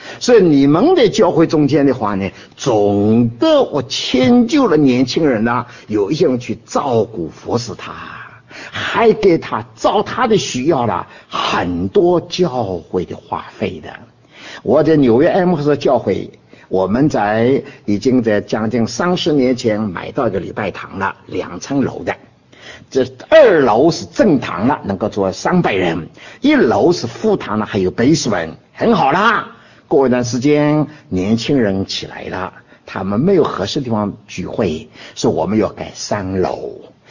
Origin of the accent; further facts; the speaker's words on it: Dinghai, Zhejiang, China; 我年幼的时候在定海长大，所以定海的话呢，每一年大概九月十月燕子就飞过来了